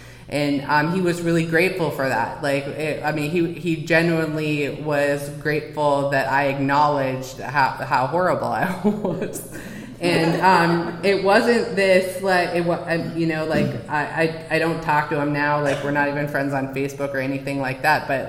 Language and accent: English; Duluth, Minnesota, United States; So I grew up in Duluth, Minnesota